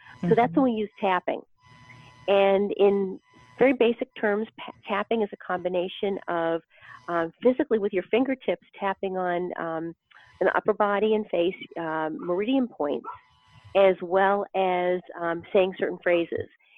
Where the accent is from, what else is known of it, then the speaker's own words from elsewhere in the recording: Boston, Massachusetts, United States; growing up in Boston, living here in Boston, we have ice cream parlors on pretty much every street corner.